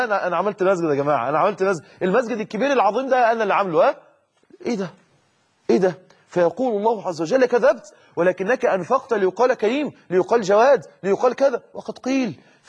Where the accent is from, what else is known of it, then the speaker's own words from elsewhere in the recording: Mansoura, Dakahlia, Egypt; رغيف مثلا بخمسه ساغ عندنا في المنصوره في مصر